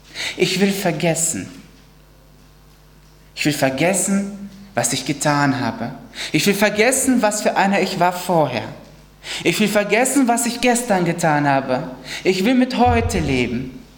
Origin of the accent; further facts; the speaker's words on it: Ankum, Lower Saxony, Germany; Wir kommen aus Ankum, das ist der Landkreis Osnabrück, und sind auch dort in der Ortsgemeinde Mitglieder und dienen da dem Herrn.